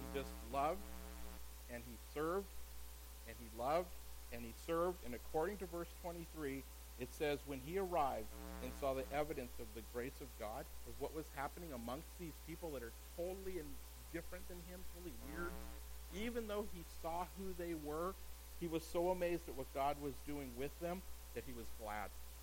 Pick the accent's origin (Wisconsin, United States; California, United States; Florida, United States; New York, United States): California, United States; now in Portland, United States; I grew up in California, and you know, up in the Bay Area, but you know, California nonetheless. And I moved to Oregon